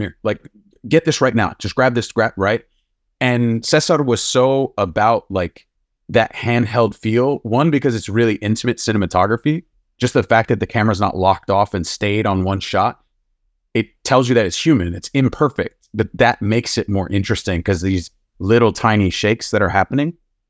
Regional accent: New York, United States; particularly being a New Yorker and seeing like Sugar riding along in this old retro car

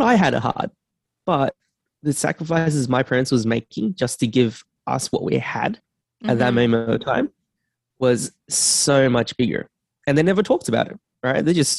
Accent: Sydney, New South Wales, Australia; I'm from Sydney, Australia.

